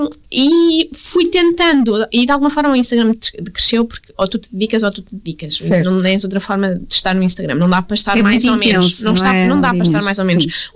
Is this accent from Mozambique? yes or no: no; Centro, Portugal; now in Lisbon, Portugal; depois saí da terrinha, saí de Coimbra, ali perto de Coimbra